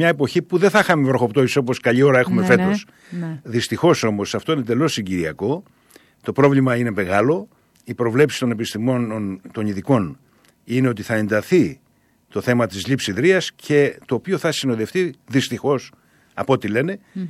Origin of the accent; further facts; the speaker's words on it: Greece; Πρώτον σαν Έλληνας, διότι η χώρα και ιδιαίτερα η νότια χώρα ζει σε συνθήκες έλλειψης νερού